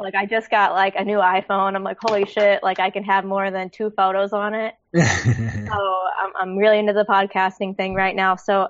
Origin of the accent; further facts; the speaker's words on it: Missouri, United States; I hail from the Midwest, from Missouri.